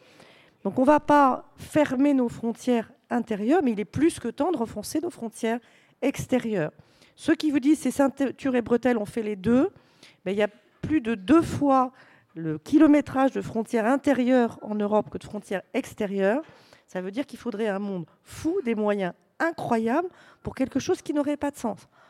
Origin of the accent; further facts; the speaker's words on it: France; je pense qu'en tant que Français, si on n'est pas capable de dire qu'une politique migratoire, aussi efficace soit-elle, doit toujours rester humaine